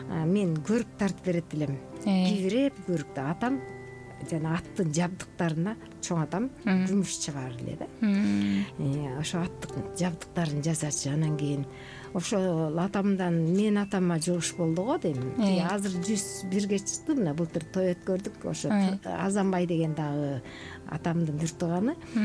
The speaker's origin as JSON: {"language": "Kyrgyz", "town": "Kara-Jygach", "region": "Jalal-Abad Region", "country": "Kyrgyzstan", "tie": "born or raised there", "said": "Мен Токтоолор районунда туулуп өскөм, Кара Жыгач айылында. Биздин ошол Кызыл Жазы деген айылыбызда окудук. Ал жер үстү көл басып кетти. Анан Кара Жыгач айылына көчүп"}